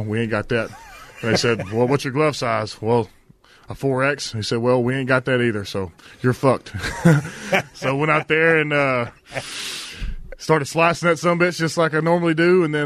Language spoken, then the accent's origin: English; Groveton, Texas, United States; It's East Texas.